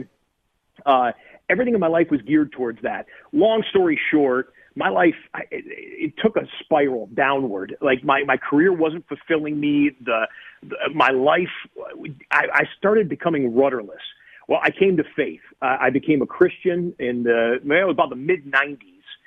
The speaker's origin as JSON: {"language": "English", "town": "Detroit", "region": "Michigan", "country": "United States", "tie": "born or raised there", "said": "I grew up in the Detroit area."}